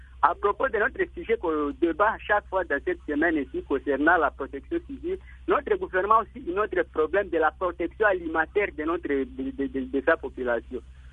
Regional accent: DR Congo; Mais ce sont des choses qui ne se font pas chez nous en RDC.

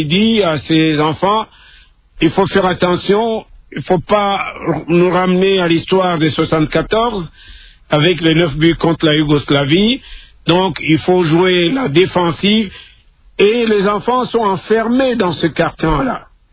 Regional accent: Kamina, Haut-Lomami, DR Congo; je suis un natif de Kamina, hein, la base de Kamina.

